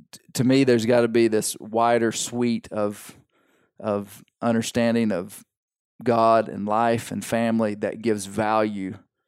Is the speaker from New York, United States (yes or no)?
no; Arkansas, United States; And so my kids, we are from Arkansas. Our water doesn't freeze very deep at all.